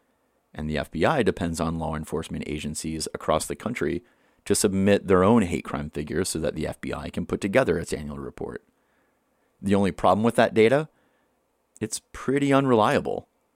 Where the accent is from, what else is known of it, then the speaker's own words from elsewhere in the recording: Indiana, United States; My home state of Indiana recently passed what many consider to be an extremely watered-down version of a hate bill